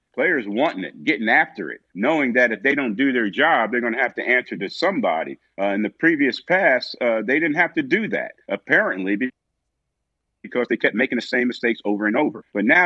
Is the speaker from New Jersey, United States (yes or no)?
yes; South River, New Jersey, United States; I'm from South River, New Jersey, 20 minutes down the turnpike